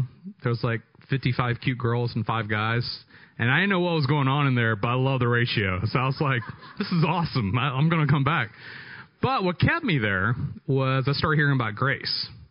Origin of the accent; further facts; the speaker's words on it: Chapel Hill, North Carolina, United States; So when I was raised and born and raised in Chapel Hill, North Carolina, I grew up in a very devout Hindu home right in the middle of sweet tea drinking North Carolina.